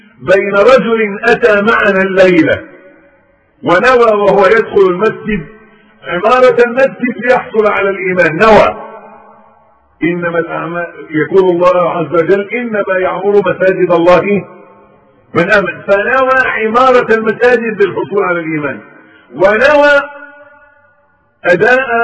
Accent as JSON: {"language": "Arabic", "country": "Egypt", "said": "كانت في كلمة إلقائية بتاعتنا كمصريين"}